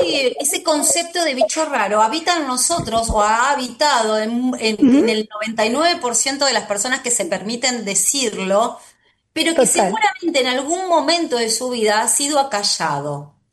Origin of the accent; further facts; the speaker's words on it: Argentina; ahí ya te hablo como argentina